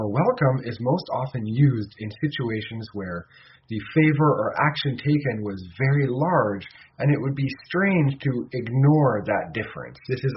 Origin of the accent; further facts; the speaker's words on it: Canada; So, as many of you know, I am Canadian, and this week in Canada is actually Thanksgiving